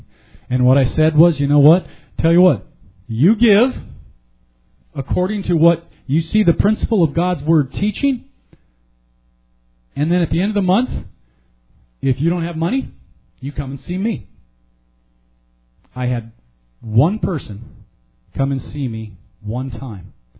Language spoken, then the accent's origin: English; United States; I said, of course, I am from America, so I will have certain cultural things that are a part of me.